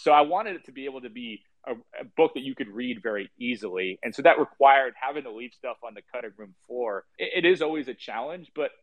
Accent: New Jersey, United States; You know, I'm from Jersey.

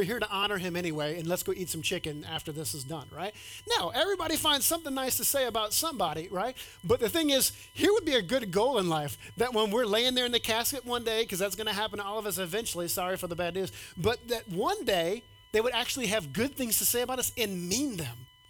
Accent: Louisiana, United States; And I grew up in Louisiana where like in the summertime, it's like 95 degrees and 95% humidity.

